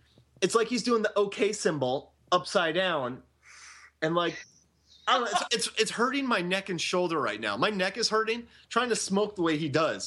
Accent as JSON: {"language": "English", "town": "St. Petersburg", "region": "Florida", "country": "United States", "said": "since we're all from the St. Pete, we're none of us are from Tampa, but we kind of get this."}